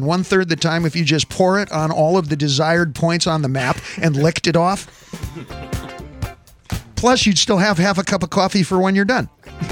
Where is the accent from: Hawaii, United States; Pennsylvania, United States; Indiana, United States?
Indiana, United States; born there; I was born in the part of Indiana where it's not unusual.